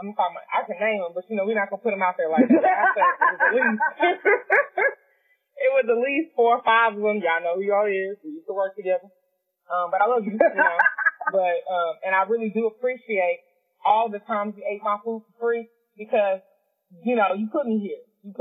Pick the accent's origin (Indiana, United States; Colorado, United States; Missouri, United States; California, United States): California, United States; Oakland; But we grew up in Oakland, California.